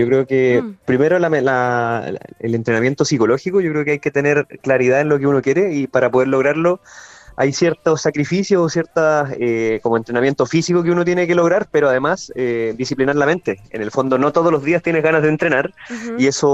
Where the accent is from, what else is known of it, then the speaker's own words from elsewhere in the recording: Puerto Montt, Los Lagos, Chile; en este momento estoy en Puerto Montt, que es mi ciudad natal en Chile.